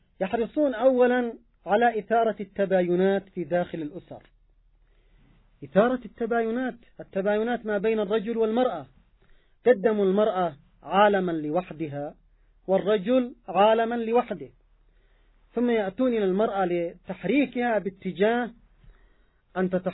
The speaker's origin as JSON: {"language": "Arabic", "country": "Yemen", "said": "عندنا في اليمن"}